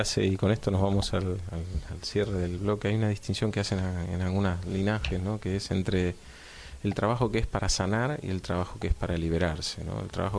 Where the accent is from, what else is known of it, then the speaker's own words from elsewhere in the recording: Argentina; Somos argentinos modernos